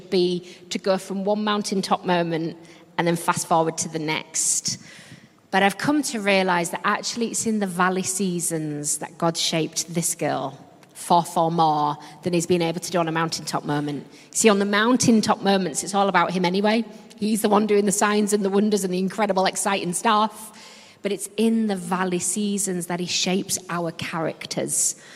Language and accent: English; Yorkshire and the Humber, United Kingdom; accent: Yorkshire; Well, I don't apologise for my accent. I'm actually really proud to be from Yorkshire.